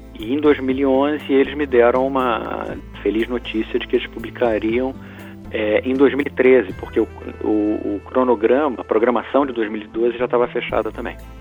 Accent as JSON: {"language": "Portuguese", "region": "Rio de Janeiro", "country": "Brazil", "tie": "born or raised there", "also_born_or_lived": "Brasília", "moved": "as an adult", "said": "Eu nasci no Rio de Janeiro e até 1993 eu morei no Rio. Só fui em 93 para Brasília porque tinha sido aprovado no concurso do Itamaraty."}